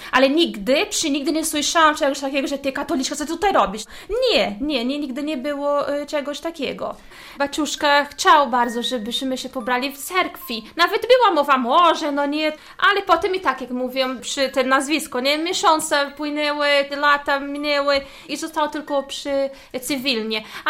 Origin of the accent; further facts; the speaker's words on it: Cascavel, Paraná, Brazil; Polish is a second language; now in Poland; Ja jestem z Cascavel, to jest stan Paraná w Brazylii, to jest na sam południe, tam gdzie te wodospady słynne, katarata z do Iguaçu, Foz do Iguaçu, to tak godzina drogi, może półtorej godziny od tych wodospadów.